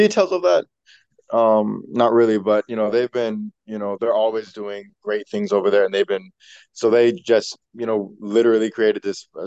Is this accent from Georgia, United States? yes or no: no; Miami, Florida, United States; So I am from Miami, Florida, and that's where I first started playing music.